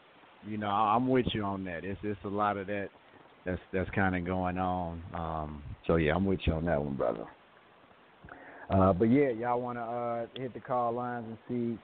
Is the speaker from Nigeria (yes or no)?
yes; Nigeria; okay, we're Nigerian.